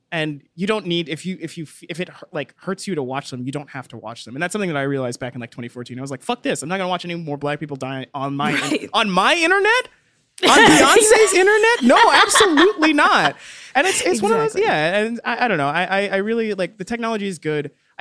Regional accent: Texas, United States; I grew up in Texas. I know what Texan cops are like.

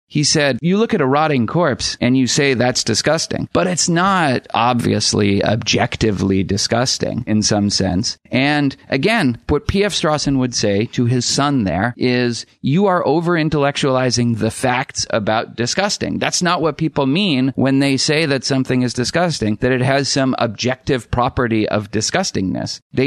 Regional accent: Boston, Massachusetts, United States; I mean, you're in Boston? Jesus Christ, I grew up in Boston. That's all that matters to me, really, is Boston.

